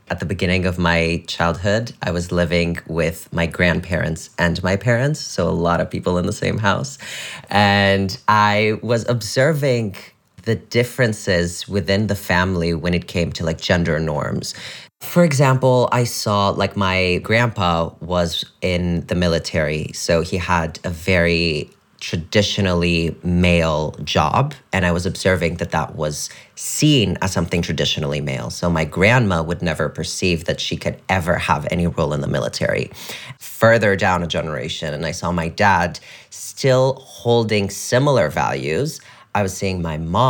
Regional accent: Greece; all of my family's from Albania. I was born and raised in Greece.

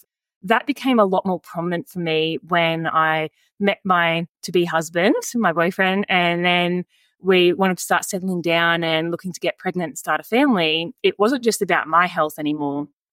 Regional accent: Sydney, New South Wales, Australia; So I was born and raised in Southwest Sydney, like right in suburban, you know, not the city, but in the suburbs.

